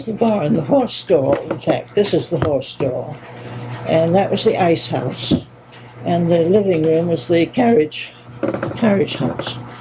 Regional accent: Philadelphia, Pennsylvania, United States; born there; also born or lived in England / New York; I was born in Philadelphia.

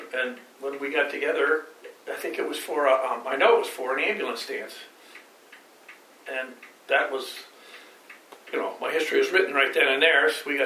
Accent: South East England, United Kingdom; which was back down to my hometown of Kent.

